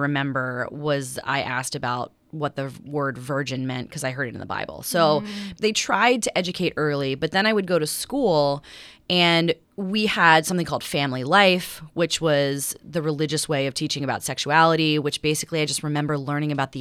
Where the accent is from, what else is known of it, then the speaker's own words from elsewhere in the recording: Baltimore, Maryland, United States; I'm born and raised in Baltimore.